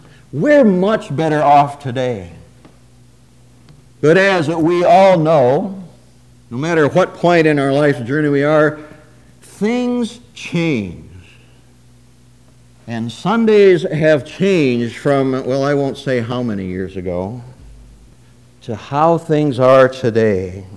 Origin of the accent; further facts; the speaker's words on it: Webster City, Iowa, United States; when I was growing up in Webster City, Iowa, you won't hold that against me, will you?